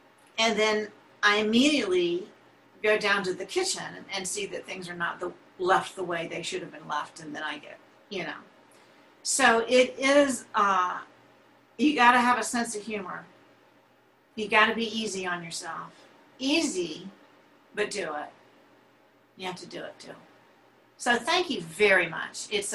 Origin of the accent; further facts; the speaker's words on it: Florida, United States; It brought me back to growing up in Florida, which I did do. And there we have these little teeny tiny lizards.